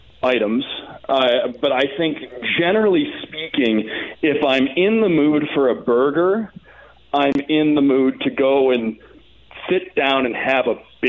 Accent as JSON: {"language": "English", "town": "Detroit", "region": "Michigan", "country": "United States", "tie": "born or raised there", "said": "I grew up in the Detroit area, and that's why we had a lot of White Castles around"}